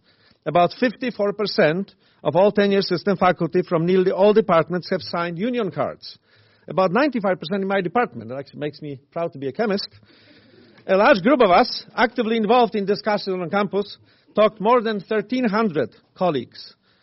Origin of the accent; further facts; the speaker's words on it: Poland; moved away as an adult; now in United States; I grew up in Poland, a country where university traditions go back to the 14th century. I held faculty positions in Poland, Canada, and the United States.